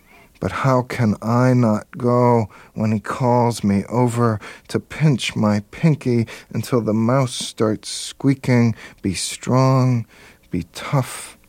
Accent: Allentown, Pennsylvania, United States; I grew up in Allentown, PA, and was a jock

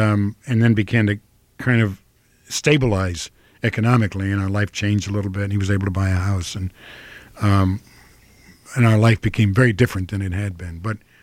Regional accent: Midwest, United States; accent: Midwestern; But I am from the Midwest.

